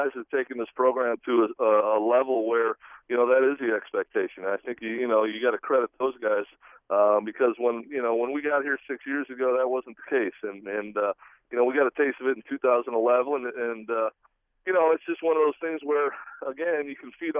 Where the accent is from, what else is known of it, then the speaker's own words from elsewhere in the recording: Lansing, Michigan, United States; I grew up here in the Lansing area. I grew up a Spartan fan